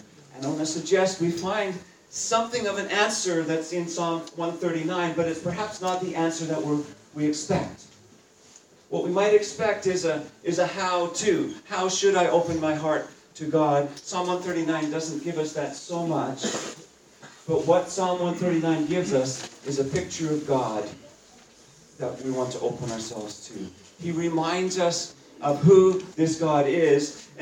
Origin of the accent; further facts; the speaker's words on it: Canada; I'm from Canada, so I read the Canadian news.